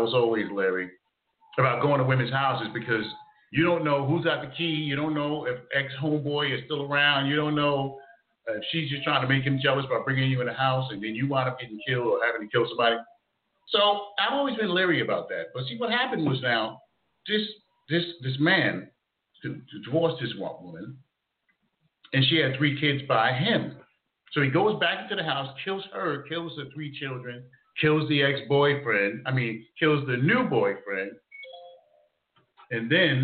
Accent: Jersey City, New Jersey, United States; We grew up together in Storms Avenue, Jersey City. Shout out to my Jersey City peeps.

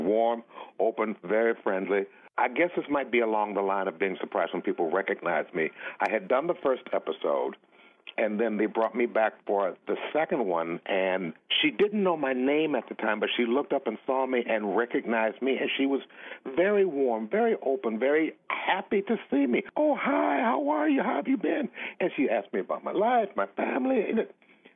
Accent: Chicago, Illinois, United States; also born or lived in Springfield; That's where I was born. I grew up in Chicago.

